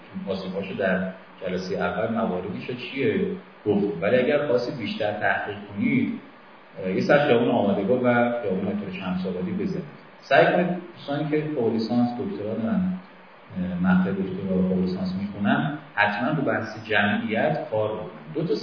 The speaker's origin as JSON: {"language": "Persian", "country": "Iran", "said": "به عنوان یک ایرانی"}